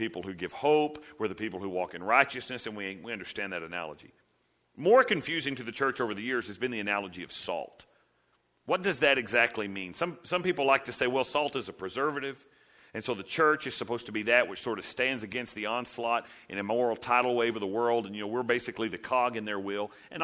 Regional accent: Texas, United States; I don't know if it's legend or not, but because we're from Texas, yeah, it happened, right?

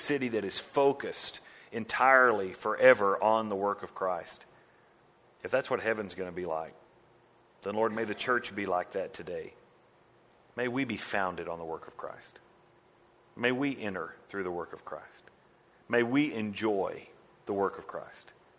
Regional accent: United States; the red, white, and blue. I'm of the USA. I'm a citizen of heaven, right? And don't mess with me. I come from America.

